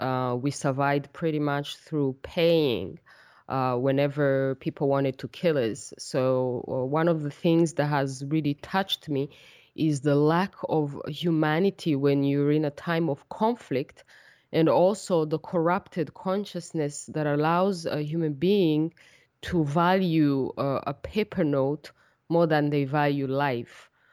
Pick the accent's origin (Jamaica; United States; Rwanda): Rwanda; also born or lived in Nairobi, Kenya; I was born and raised in Rwanda, and also had an opportunity to travel as a child, as young, and also live in Kenya, in Nairobi